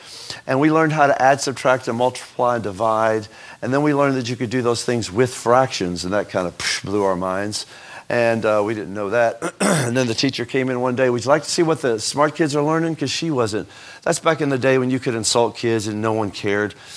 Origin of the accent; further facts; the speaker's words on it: Texas, United States; You know I'm from East Texas when I call Hosea, Jose, right? Anyway, I'm sorry, you know I'm from Texas, right? Even South Texas especially.